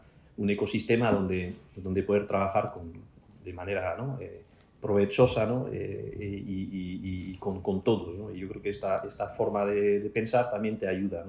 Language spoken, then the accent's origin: Spanish; Galicia, Spain; Después tenemos otro atractivo, que somos gallegos, y ya sabes que hay gallegos en todas partes